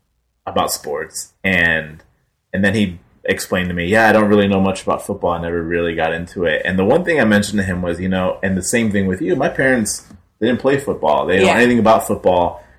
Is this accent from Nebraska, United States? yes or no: no; San Diego, California, United States; I'm from San Diego, and I'm a San Diego sports fan. He knew a lot about San Diego sports